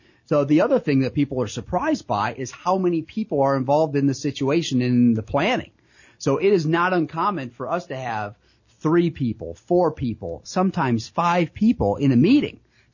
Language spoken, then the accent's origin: English; Pemberville, Ohio, United States; I mean, I grew up in Pemberville, Ohio. I am not fancy.